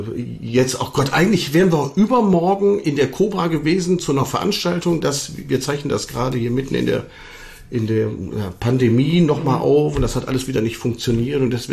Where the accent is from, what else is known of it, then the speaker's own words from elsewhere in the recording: Düsseldorf, North Rhine-Westphalia, Germany; born there; ich bin ja gebürtiger Düsseldorfer.